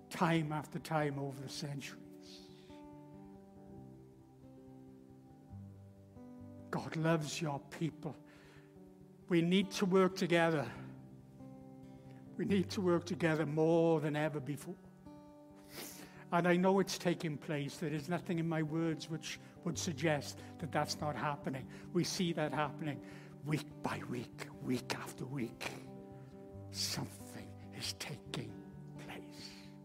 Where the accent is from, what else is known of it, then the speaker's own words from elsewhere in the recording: Wales, United Kingdom; I'm a Welshman, so I'm talking as a Welshman.